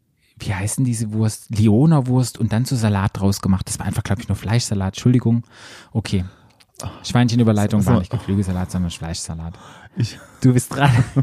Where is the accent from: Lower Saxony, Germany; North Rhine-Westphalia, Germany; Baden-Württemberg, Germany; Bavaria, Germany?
Baden-Württemberg, Germany; bei uns im Schwarzwald sagen wir Sachet.